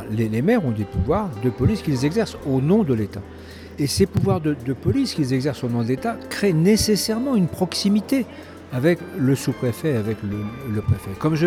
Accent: France; Et chez nous, en France, c'est la commune.

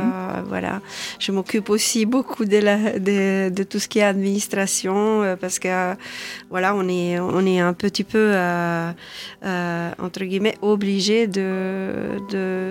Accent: Tuscany, Italy; born there; C'est mes racines, oui, c'est mes racines. Je suis née en Toscane.

